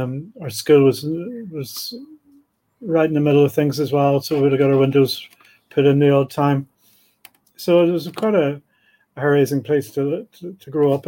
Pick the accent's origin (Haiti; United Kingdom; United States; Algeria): United Kingdom; Belfast, Northern Ireland; Yeah, I was brought up in Belfast in the 70s.